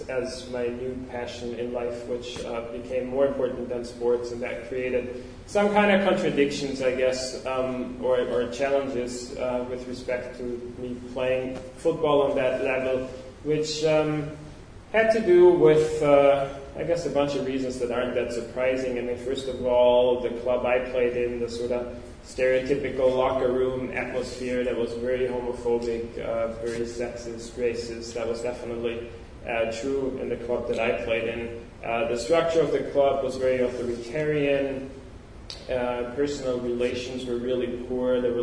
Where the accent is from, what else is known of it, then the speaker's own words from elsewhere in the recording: Tyrol, Austria; English is a second language; I'm originally from Austria. I grew up in the western part of Austria, a region called Tyrol. Innsbruck is the capital.